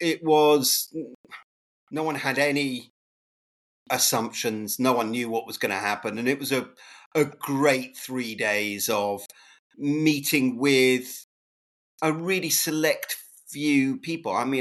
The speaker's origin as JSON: {"language": "English", "region": "England", "country": "United Kingdom", "said": "And because we're English, it works out to be 4.5 days, because you do a day either side."}